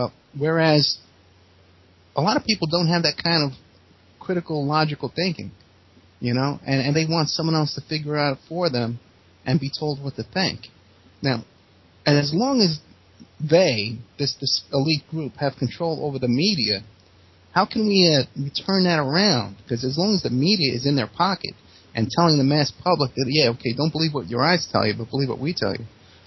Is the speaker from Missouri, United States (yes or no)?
no; New York City, New York, United States; I come from New York City, okay, and I have a background of a lot of my friends were New York City cops.